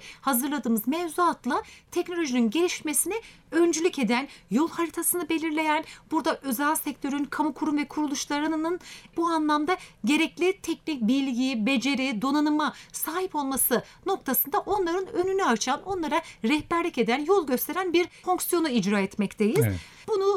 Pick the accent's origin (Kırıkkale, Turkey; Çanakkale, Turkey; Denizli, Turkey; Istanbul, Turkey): Denizli, Turkey; 1981 Denizli doğumluyum. Üniversite yıllarına kadar aslında Denizli'de öğrenimim geçti.